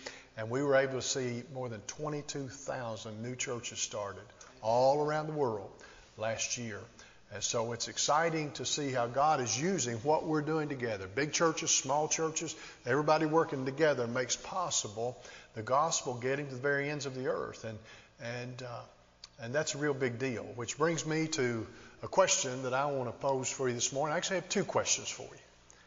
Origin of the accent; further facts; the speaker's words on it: Jellico, United States; It reminds me very much of my hometown in Jellicoe, Tennessee, or Kentucky. The little town of about 2,000 literally sits on the state line. Half of it's in Tennessee, half of it's in Kentucky.